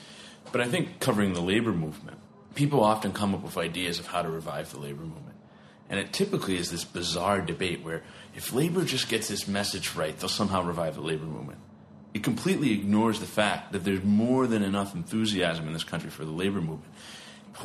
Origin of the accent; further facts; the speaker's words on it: Appalachia, United States; I mean, I grew up in Appalachia.